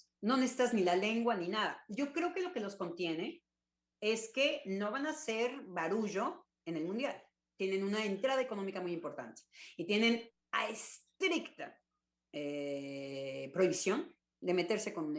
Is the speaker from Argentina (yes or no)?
no; Mexico; yo estaba, como mexicana, muy separada de ese conflicto entre europeos y los musulmanes